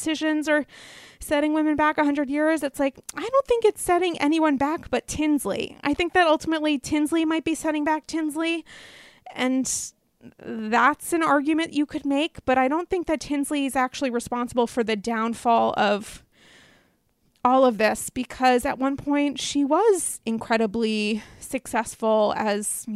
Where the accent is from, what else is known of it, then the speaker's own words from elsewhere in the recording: Northeast, United States; And, you know, I'm from the East. I'm a Northerner. And I wasn't a debutante because that's not a thing we do.